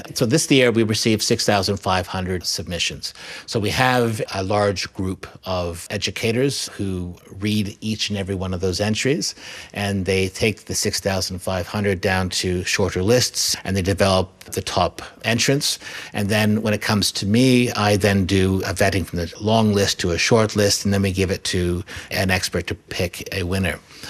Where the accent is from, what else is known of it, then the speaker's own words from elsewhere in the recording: Canada; it's lovely for me to read as a Canadian who grew up in Canada during